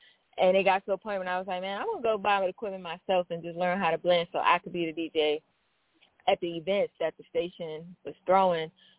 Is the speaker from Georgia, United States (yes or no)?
no; Maryland, United States; Yes, I'm originally from Maryland, Prince George's County.